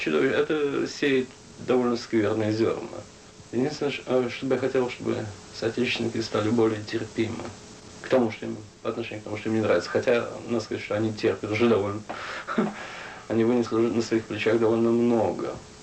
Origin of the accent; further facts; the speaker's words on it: Russia; now in United States; в Америке и так далее, и так далее, потому что английский далеко не мой родной язык. Но здесь несколько иная традиция, потому что в России мы все-таки все помним